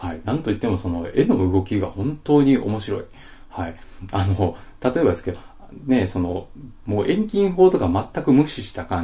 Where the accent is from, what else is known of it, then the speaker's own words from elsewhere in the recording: Osaka, Japan; 私もね、その、あの出身が大阪なもんですから